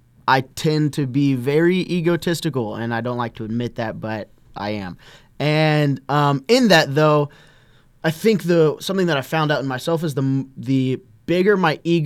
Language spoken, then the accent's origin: English; Tampa, Florida, United States; born there; So I was born in Tampa, Florida.